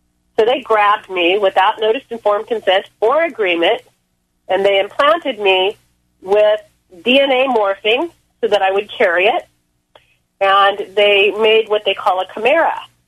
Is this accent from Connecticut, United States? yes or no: no; California, United States; I'm from Southern California. I was in the L.A. area, which is where this happened.